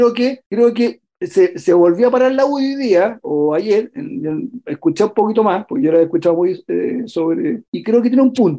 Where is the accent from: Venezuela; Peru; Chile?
Chile; como chilenos